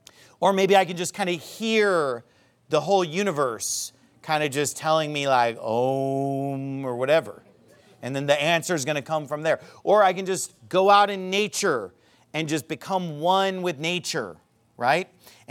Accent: United States; Like, because we grew up in America, we don't think that way

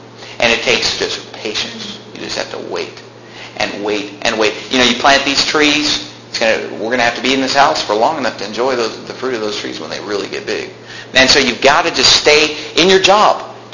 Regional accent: Sacramento, California, United States; But anyway, I was born and raised in Sacramento. The only reason I left Sacramento was to go to college.

